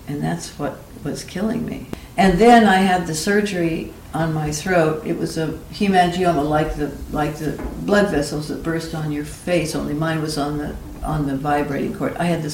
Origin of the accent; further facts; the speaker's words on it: New York, United States; I was very in with the acting crowd here because I'm a New Yorker